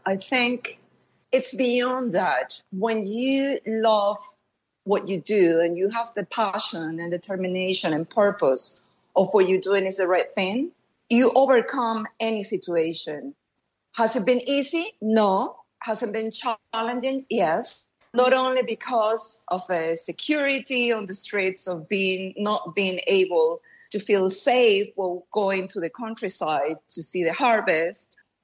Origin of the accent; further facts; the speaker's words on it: Manta, Manabí, Ecuador; English is a second language; Manta is my hometown, which is a port. So I would say it's the number fourth city in Ecuador.